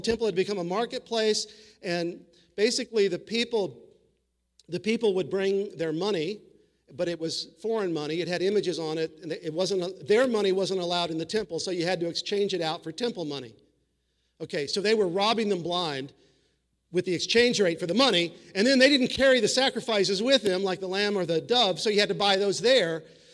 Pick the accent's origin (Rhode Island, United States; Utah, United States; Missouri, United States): Missouri, United States; I grew up in Missouri. My family was German on one side and Irish on the other.